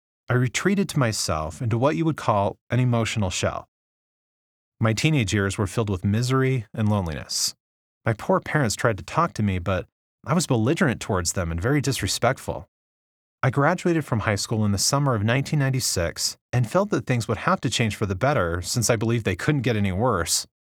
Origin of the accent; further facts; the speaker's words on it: Vancouver, British Columbia, Canada; born there; I was born in Vancouver, Canada. My family, who were Roman Catholics, raised me as a Roman Catholic until I was 12 years old. I've been Muslim for approximately 6 years